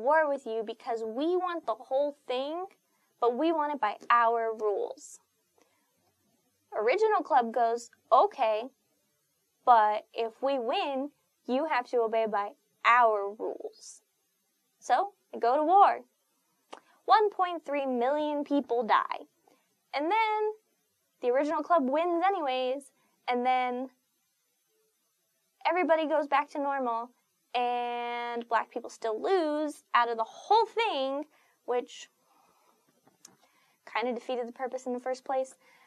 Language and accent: English; United States; am a Mexican American.